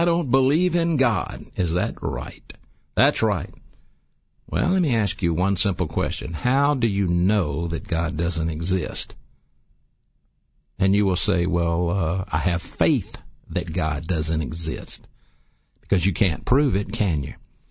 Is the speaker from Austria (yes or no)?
no; Birmingham, Alabama, United States; I am from the Birmingham area. I did grow up here. I grew up in an old place called Central City across the street from Phillips High School. I went to Woodlawn High School